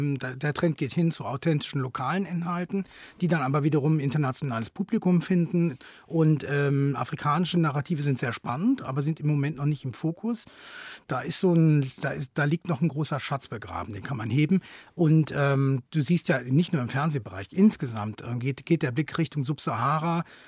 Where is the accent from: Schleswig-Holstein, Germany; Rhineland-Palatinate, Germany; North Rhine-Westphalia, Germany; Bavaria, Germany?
North Rhine-Westphalia, Germany; Cologne; ich komme aus Köln